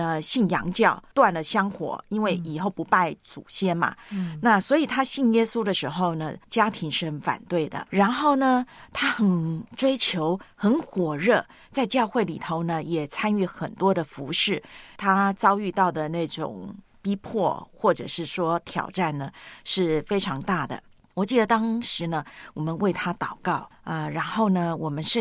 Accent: Taiwan; 在我的老家，我的母会呢，台湾教会

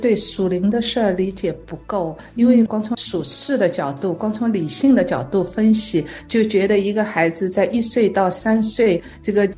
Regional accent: Shanghai, China; 因为呢我们家乡是在上海，所以呢他回去姐姐是说上海话的，

